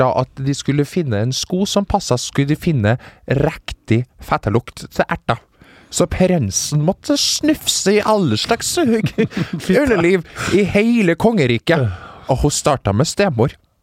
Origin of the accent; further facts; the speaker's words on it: Stokke, Vestfold, Norway; Jeg kommer fra Stokke ja.